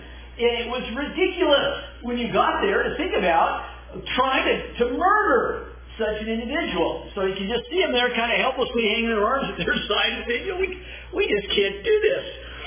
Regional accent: Inglewood, California, United States; I'm from Inglewood, California. Inglewood Hospital is where I was born.

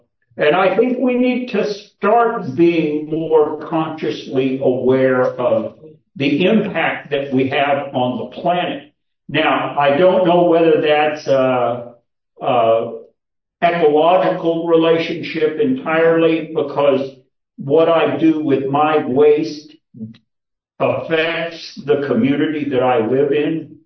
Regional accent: Kentucky, United States; Hey, I grew up in Kentucky where they strip mined for coal.

